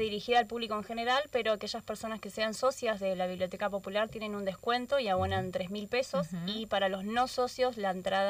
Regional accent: Paraná, Entre Ríos, Argentina; Yo soy de acá de Paraná, exacto.

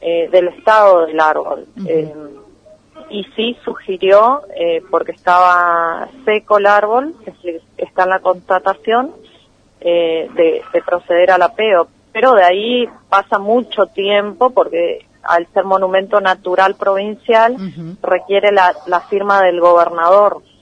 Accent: Puerto Iguazú, Misiones, Argentina; O sea que nosotros somos parte de Iguazú, nacimos acá y vivimos acá toda la vida

